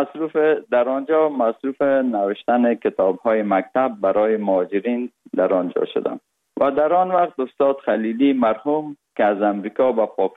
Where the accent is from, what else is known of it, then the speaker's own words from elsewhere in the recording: Kabul, Afghanistan; also born or lived in Parwan; تولدم در ولایت پروان شده و بعد از او 40 روزه بودیم که پدرم مرا کابل آورد، چون وظیفه ایشان در کابل بود و ما در سایه کوتی سنگی کابل بزرگ شدیم.